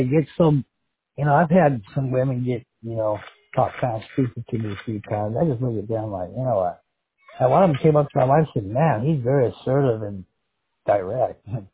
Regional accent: Hawaii, United States; also born or lived in Venice Beach / Pico Rivera; Yeah, I grew up in Hawaii, but my mom and dad, well, we started in Venice Beach, up at Westminster and Whittier Boulevard when I was little.

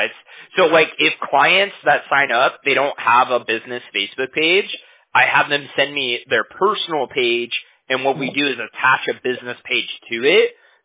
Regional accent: California, United States; I'm from California.

